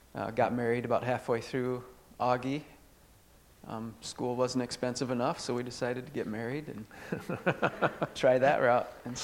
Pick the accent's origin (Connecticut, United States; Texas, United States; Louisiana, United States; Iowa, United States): Iowa, United States; Leicester; Yeah, I grew up in Leicester.